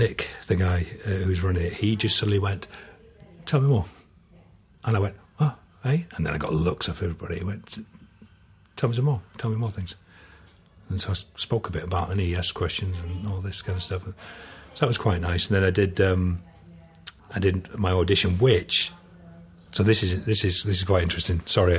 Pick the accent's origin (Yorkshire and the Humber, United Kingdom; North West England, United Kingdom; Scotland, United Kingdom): Yorkshire and the Humber, United Kingdom; Barnsley; I'm from Barnsley. And before you ask, I ain't got a ferret down my trousers. I don't walk a whippet.